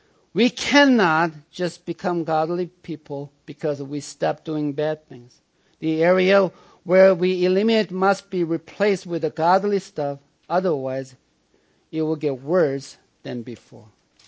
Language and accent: English; United States; We're American, but our first citizenship belongs to heaven, not the United States.